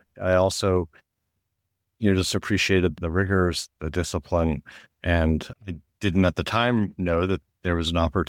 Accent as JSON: {"language": "English", "town": "Springfield", "region": "Missouri", "country": "United States", "tie": "born or raised there", "said": "my sister's husband's father was an anesthesiologist in our hometown, my hometown, Springfield, Missouri."}